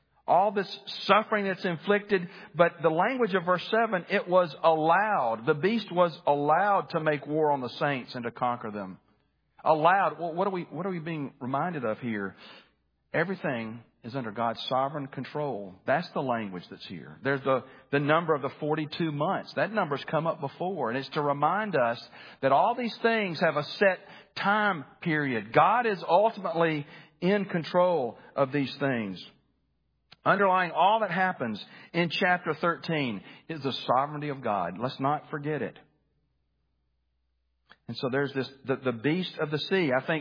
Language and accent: English; Birmingham, Alabama, United States; My parents, when I was growing up in Birmingham, I just graduated high school. My dad opened up a Christian bookstore